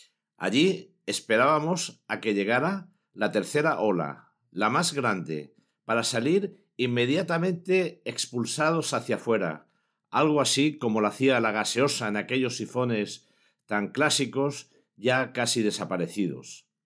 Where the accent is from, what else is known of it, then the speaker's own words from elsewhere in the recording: Cartagena, Region of Murcia, Spain; Esta historia la escuché desde pequeño en mi tierra, Cartagena, y especialmente durante mis inolvidables veraneos familiares en el Cabo de Palos.